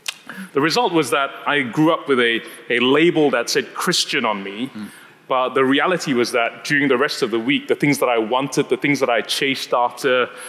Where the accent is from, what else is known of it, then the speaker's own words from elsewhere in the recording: Singapore; I grew up in Singapore. My parents were educated.